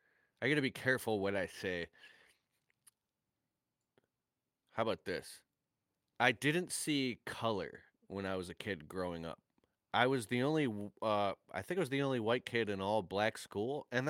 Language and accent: English; Detroit, Michigan, United States; You know, I remember being a kid growing up in Metro Detroit. I mean, I've lived in 31 homes. I've had 50 jobs. I went to 14 schools.